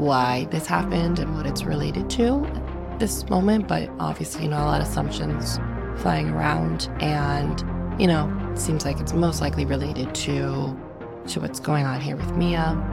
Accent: Florida, United States; I'm from South Florida. There's not really much forest in Florida, but okay.

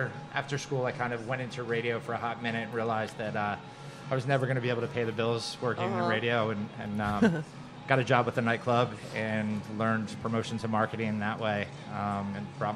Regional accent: Connecticut, United States; now in Philadelphia, United States; I didn't. I grew up in Connecticut originally.

